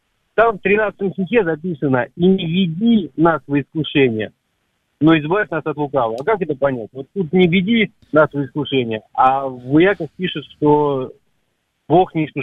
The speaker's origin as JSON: {"language": "Russian", "region": "Moscow", "country": "Russia", "said": "А, я из Москвы."}